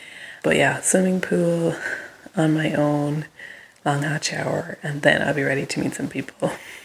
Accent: Limerick, Munster, Ireland; now in California, United States; I am from Limerick, but I live in California.

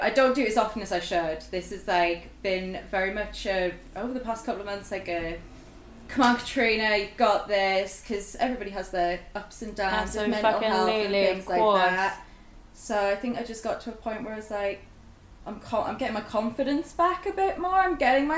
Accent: Sunderland, North East England, United Kingdom; So I'm originally from Sunderland, and I grew up there, and I was really into the alternative metal scene.

